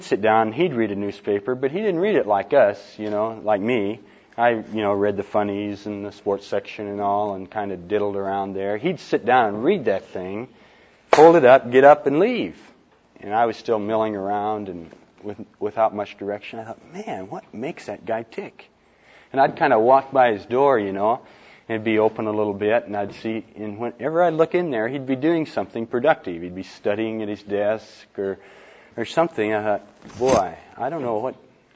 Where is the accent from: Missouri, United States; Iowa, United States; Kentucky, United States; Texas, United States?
Iowa, United States; I was raised in Iowa. I'm also a Midwesterner. Went through high school in a little small town up in the northwest corner up there